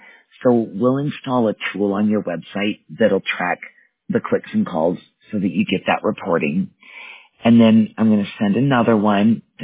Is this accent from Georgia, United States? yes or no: no; Wisconsin, United States; I'm a mountain girl. I was born and raised in Wisconsin, but I knew I was not staying there.